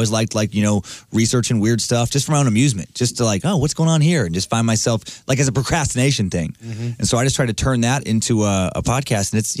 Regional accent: Idaho, United States; I think because I grew up in Idaho, I didn't realize how weird that was to be surrounded by people talking about the New World Order and black helicopters

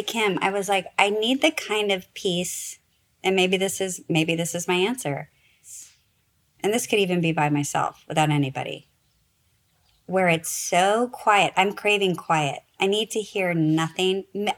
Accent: Nebraska, United States; But I'm from Nebraska. We have very long, hard winters.

